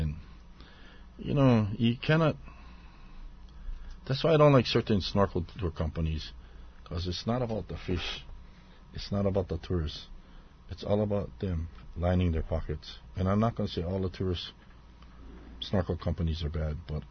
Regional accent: Florida, United States; And I'm from Florida.

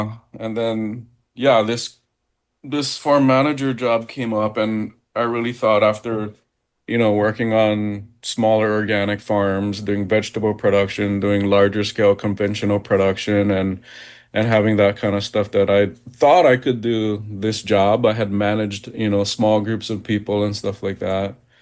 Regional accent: Hawaii, United States; I mean, I came from Big Island

